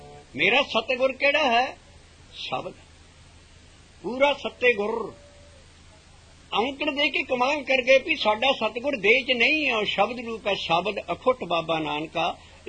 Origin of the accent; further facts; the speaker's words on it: Balarwal, Punjab, India; born there; ਮੇਰਾ ਜਨਮ ਉਸ ਰਾਧਾ ਸਵਾਮੀ ਦੇ ਲਾਗੇ ਹੀ ਪਿੰਡ ਬਲੜਵਾਲ ਹੈ ਤੇ ਭੋਲਵਾਗੇ ਹੋਰ ਪਿੰਡ ਸਾਰੇ ਉਹਨਾਂ ਵੰਗਾਂ ਚ, ਮੇਰਾ ਜਨਮ ਉੱਥੇ ਦਾ ਹੈ।